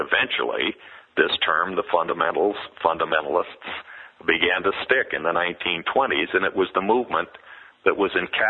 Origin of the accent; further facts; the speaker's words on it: Dixon, Illinois, United States; And I grew up in Dixon, Illinois, just down the road from Wheaton, Illinois